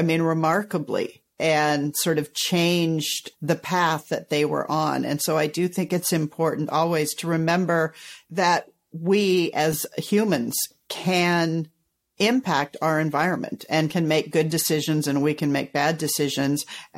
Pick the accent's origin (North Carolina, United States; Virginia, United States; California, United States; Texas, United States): California, United States; So I grew up in California in the 60s. And at the time, the air was so bad in California that we would have air drills.